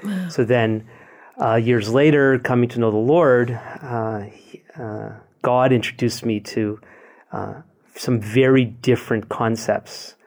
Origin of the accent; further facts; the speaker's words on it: Montreal, Quebec, Canada; We're both from Montreal, and we're both from Jewish backgrounds.